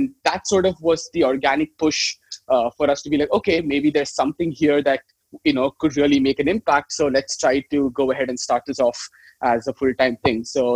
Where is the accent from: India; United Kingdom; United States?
India; now in Netherlands; I moved from India to the Netherlands